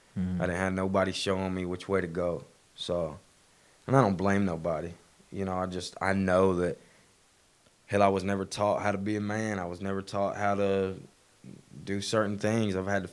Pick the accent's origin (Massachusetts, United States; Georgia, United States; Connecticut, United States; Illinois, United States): Georgia, United States; Ball Ground; Ball Ground is really like my hometown. I stayed there for like 14 years, but for about 5 years, when we first got there, my mom and dad were together, and then they split up.